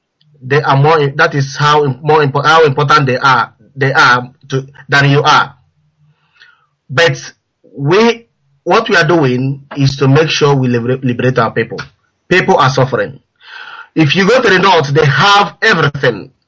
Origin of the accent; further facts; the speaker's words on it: Idato, Imo, Nigeria; now in London, United Kingdom; I'm calling from London. I'm from Idato in Imo State, Biafra land.